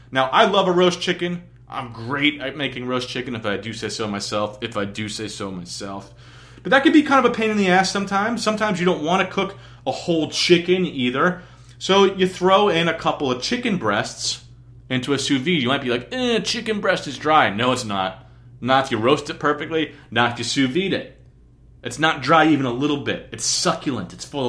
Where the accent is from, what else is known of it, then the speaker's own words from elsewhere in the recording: New Jersey, United States; But, like, growing up in New Jersey, I ran into people who spoke Spanish. So I took Spanish like a responsible human being.